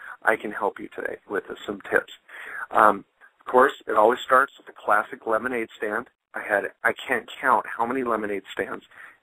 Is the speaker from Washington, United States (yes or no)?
yes; Washington, United States; I grew up in Washington State, in the desert of Washington State. It's known as the High Desert. It's kind of on the east side of Washington.